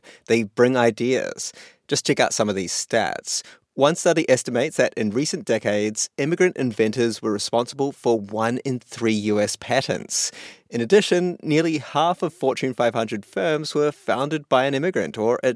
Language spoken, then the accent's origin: English; New Zealand; now in New York, United States; Right, like I come from New Zealand, and there is a fruit I cannot find in New York.